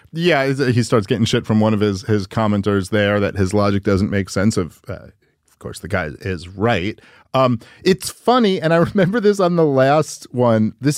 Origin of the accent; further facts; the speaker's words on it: Brooklyn, New York, United States; Rogan's from Boston and I'm from Brooklyn.